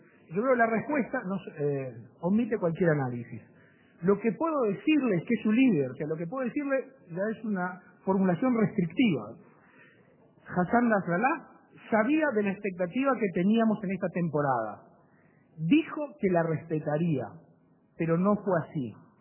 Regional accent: Uruguay; somos uruguayos y judíos

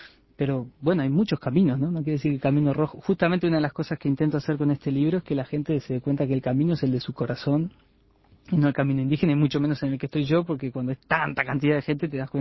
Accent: Catalonia, Spain; Somos de Cataluña.

